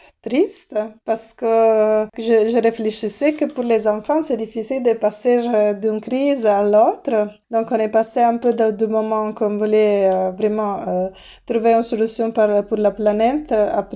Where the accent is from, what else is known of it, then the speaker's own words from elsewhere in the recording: Italy; now in Belgium; Moi, je suis italienne. J'habite en Belgique depuis 10 ans.